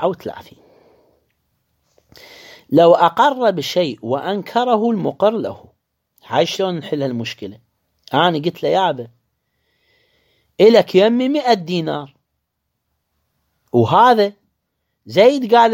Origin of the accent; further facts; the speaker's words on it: Karbala, Karbala Governorate, Iraq; احنا عندنا في كربلاء سابقا، مو هسه، في كربلاء يمشي الدينار العراقي والتومان الإيراني